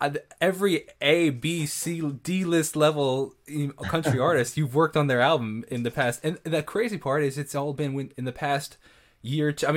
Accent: Northport, New York, United States; I'm a musician from Northport, New York.

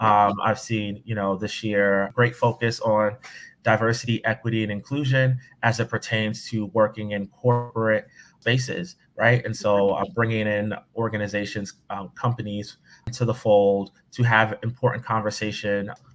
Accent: Vineland, New Jersey, United States; also born or lived in Camden; I was born in Camden, New Jersey, was raised in between there in a town called Vineland.

